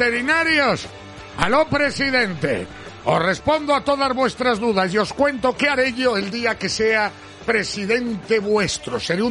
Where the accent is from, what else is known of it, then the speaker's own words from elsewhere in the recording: Cantabria, Spain; una pasada que uno de los mejores equipos del mundo venga a Cantabria a hacer pretemporada, venga a mi pueblo